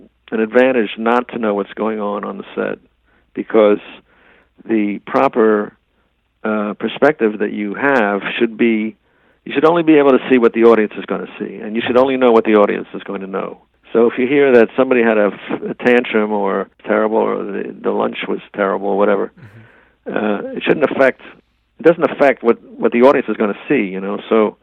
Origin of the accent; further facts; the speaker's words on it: New York, United States; That's why I got the call, because I was from New York.